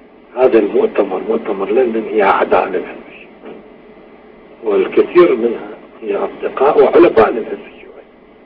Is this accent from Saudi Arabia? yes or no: no; Iraq; ولكن كعراقي كمعارض عراقي كمواطن عراقي أفهم